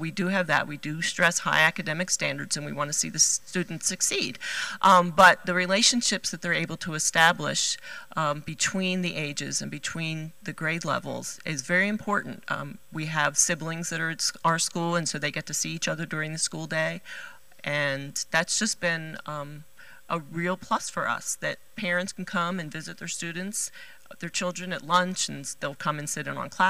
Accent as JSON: {"language": "English", "town": "Philadelphia", "region": "Pennsylvania", "country": "United States", "tie": "born or raised there", "moved": "as an adult", "said": "I'm from Philadelphia, Pennsylvania originally. That's where I was born and reared and was there till I was about 24 or 25."}